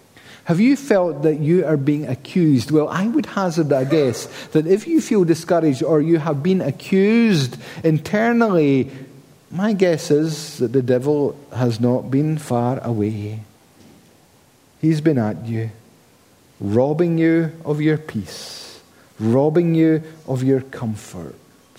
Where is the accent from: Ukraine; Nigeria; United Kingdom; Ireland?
United Kingdom; Scotland; So being a Scotsman, I kind of feel bad about 90% of the whole year.